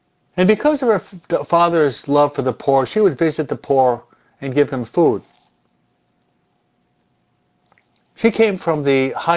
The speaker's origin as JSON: {"language": "English", "region": "New York", "country": "United States", "said": "Being a New Yorker myself, it's true."}